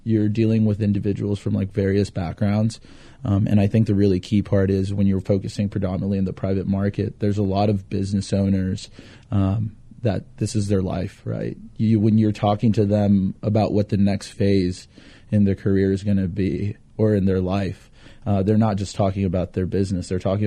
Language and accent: English; Texas, United States; I'm originally from South Texas. Never envisioned myself being called a professional. but no, I grew up in South Texas, ended up going to school up at Sam Houston State University.